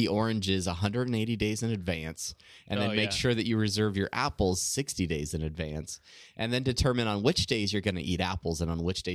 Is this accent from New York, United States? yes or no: no; California, United States; I grew up in Southern California, big Disney fan, Disneyland fan.